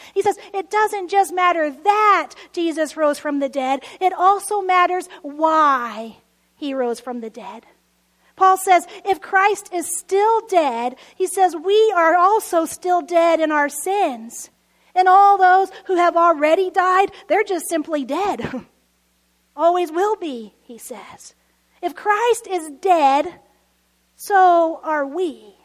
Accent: Dallas, Texas, United States; Growing up in Dallas in the 1990s, couldn't help but be raised a Cowboys fan.

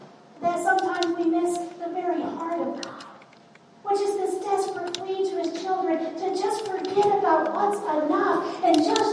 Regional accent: Texas, United States; I'm a Texan. You know this. And as a Texan, it is my natural born duty to like any Texas college better than I like the University of Oklahoma.

